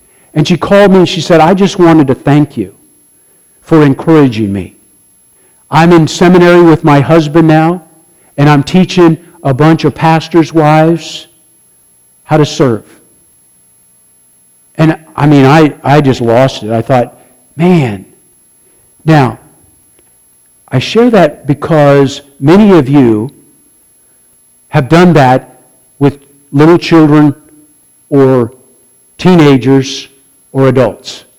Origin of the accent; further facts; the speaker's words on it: Gowrie, Iowa, United States; you remember when we were in Gowrie, this is my hometown, and we were doing this revival